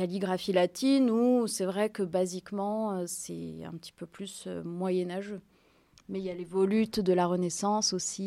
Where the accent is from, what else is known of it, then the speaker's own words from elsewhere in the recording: Annecy, Auvergne-Rhône-Alpes, France; now in Sarlat, France; je suis originaire d'Annecy. Je suis donc artiste calligraphe, j'habite en Dordogne, à Sarlat, dans le sud-ouest.